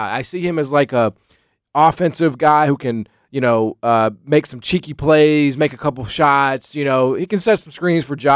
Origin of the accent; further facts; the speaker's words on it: Memphis, Tennessee, United States; I'm going to say over because I'm born and raised in Memphis.